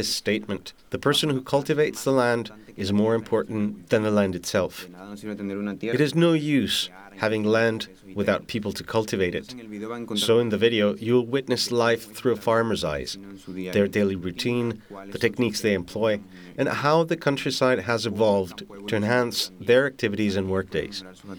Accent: Colombia; from Colombia, and I am very grateful to be here.

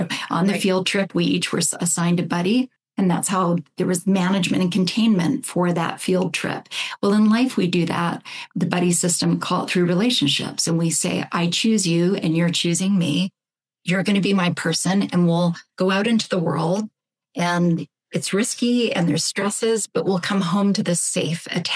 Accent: Canada; I'm from Canada. You may detect some of that in my accent and voice.

